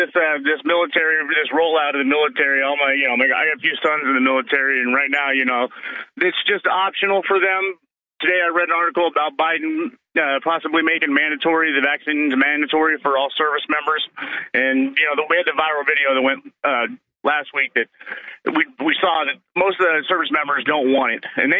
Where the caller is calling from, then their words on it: Nevada, United States; Yeah, I'm calling from Nevada.